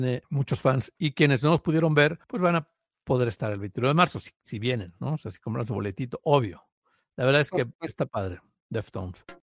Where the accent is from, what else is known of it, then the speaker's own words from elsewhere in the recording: Papantla, Veracruz, Mexico; en mi pueblo mágico, Papantla